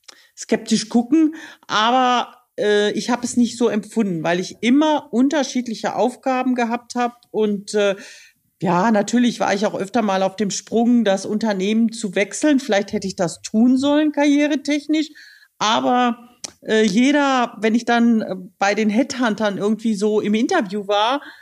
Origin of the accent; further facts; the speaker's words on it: Balve, North Rhine-Westphalia, Germany; born there; ich bin aber waschechte Westfälin, geboren im Sauerland, in Balve im Sauerland und bin dort zur Schule gegangen in Arnsberg, habe dann in Münster Jura studiert und auch ein Semester BWL, habe in Bielefeld promoviert